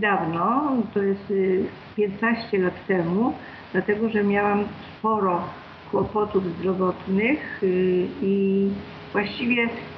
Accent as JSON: {"language": "Polish", "region": "Greater Poland Voivodeship", "country": "Poland", "said": "bo ja jestem z Wielkopolski"}